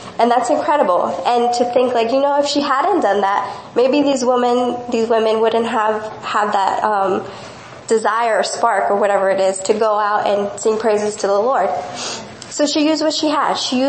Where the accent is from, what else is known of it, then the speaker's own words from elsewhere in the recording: Mexico; now in United States; I grew up in Mexico as a missionary's daughter. … So I grew up in the mission field, born and raised, and then I moved to San Antonio, Texas to pursue a career.